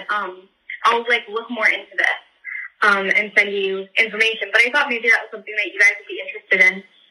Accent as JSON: {"language": "English", "town": "Chicago", "region": "Illinois", "country": "United States", "said": "So I'm also from the Chicago area."}